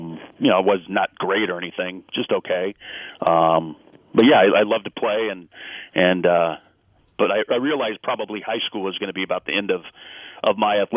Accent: Parsons, Kansas, United States; Well, I grew up in Parsons, Kansas, which is a little town in southeast Kansas, about 10,000 people. And I actually grew up out in the country outside of town on a gravel road.

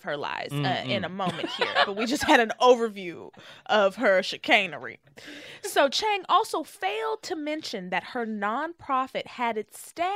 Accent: Frisco, Texas, United States; 214. I'm actually from Frisco.

